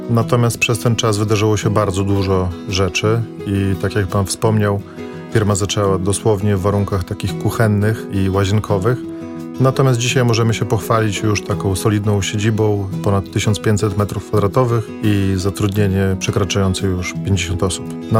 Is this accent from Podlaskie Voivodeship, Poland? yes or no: yes; Białystok, Podlaskie Voivodeship, Poland; jesteśmy z Białegostoku i że jesteśmy z Podlasia, bo uważamy, że to jest walor, tak, że jesteśmy ze wschodu, że jesteśmy stąd właśnie.